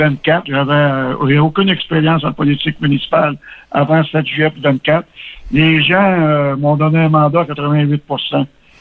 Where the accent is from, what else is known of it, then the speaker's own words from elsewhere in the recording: Sainte-Élisabeth, Quebec, Canada; moi, je suis natif de Sainte-Élisabeth, je suis né en 56, puis depuis ma naissance, je suis un Bayonnais.